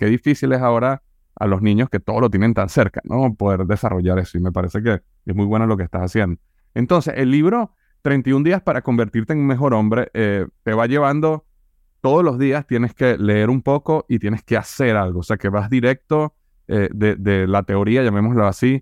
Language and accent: Spanish; Venezuela; now in United States; Yo vengo de Venezuela, ¿no? Y aunque no está al nivel de Cuba, está muy cerca.